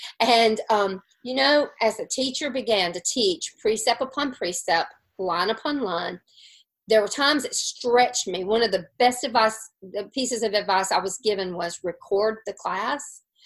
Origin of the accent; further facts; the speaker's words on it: Laurel, Mississippi, United States; and then we moved back to my hometown in Mississippi, in Laurel, Mississippi, during the next year.